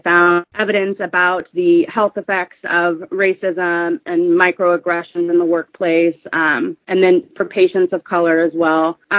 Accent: Missouri, United States; So, you know, I grew up in the Midwest. I've spent most of my life in Missouri, went to grad school in Iowa

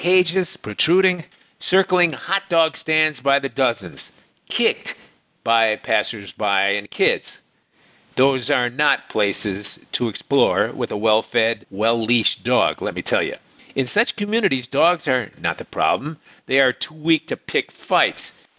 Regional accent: Canada; I'm from Canada, and to bring your dog down from Canada, you must fill out an overwhelming amount of paperwork

